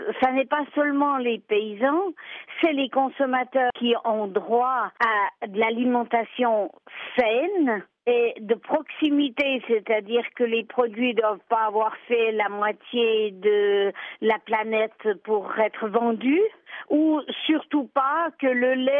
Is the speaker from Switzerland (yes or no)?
yes; Switzerland; Alors nous, en tant que Suisse, avec la démocratie directe, on avait la possibilité, toute petite Suisse qu'on est, de faire changer le monde